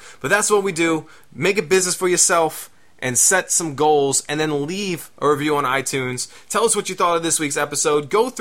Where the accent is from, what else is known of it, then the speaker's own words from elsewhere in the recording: Florida, United States; this week comes from one of my favorite groups growing up in South Florida